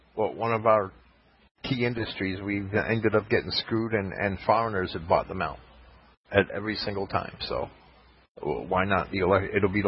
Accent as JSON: {"language": "English", "town": "Jersey City", "region": "New Jersey", "country": "United States", "tie": "born or raised there", "also_born_or_lived": "Bayonne", "said": "because I grew up in Jersey City, right? And Bayonne."}